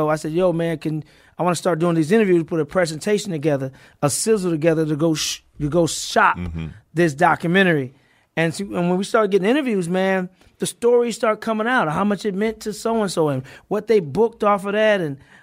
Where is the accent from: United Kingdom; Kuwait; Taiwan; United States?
United States; St. Louis, Missouri; also born or lived in New York; So we ended up moving to St. Louis. So I claimed St. Louis because I was there from age 7 to 23.